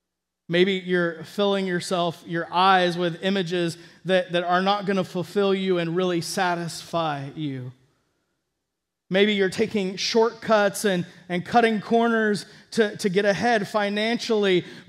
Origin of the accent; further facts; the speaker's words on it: Texas, United States; also born or lived in Oregon; I grew up in Texas. I spent 10 years in Oregon where it rains every day for 9 months.